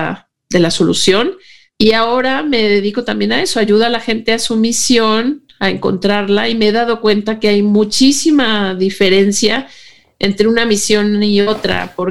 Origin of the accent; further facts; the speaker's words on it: Mexico; moved away as an adult; yo salí de México por lo mismo, porque estaba huyendo de esas emociones